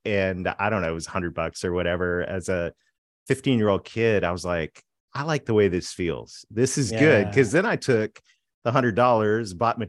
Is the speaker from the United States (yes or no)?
no; Canada; I am Canadian.